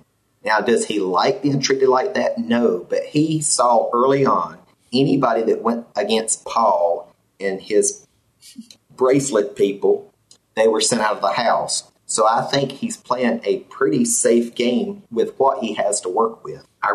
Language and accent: English; North Carolina, United States; I'm from North Carolina.